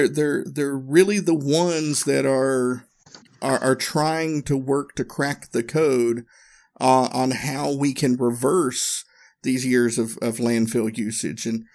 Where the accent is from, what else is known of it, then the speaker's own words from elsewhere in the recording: Tennessee, United States; But I remember growing up in Northeast Tennessee, taking German in school 30 years ago.